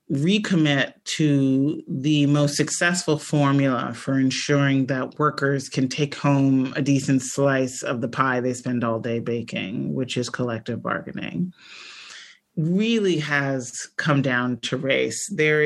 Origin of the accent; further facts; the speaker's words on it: Midwest, United States; I'm from the Midwest. I knew that factory workers in the South were getting a raw deal compared to those in the Midwest.